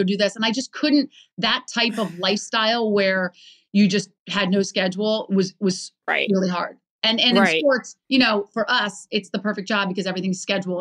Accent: Baltimore, Maryland, United States; I think I always loved sports and I grew up in Baltimore. And so my dad's an eye surgeon at Johns Hopkins.

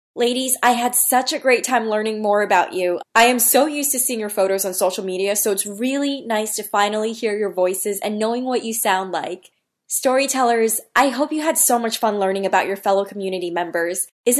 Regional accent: New York City, New York, United States; it's all happening on June 3rd and June 4th at the Javits Center in my hometown in New York City.

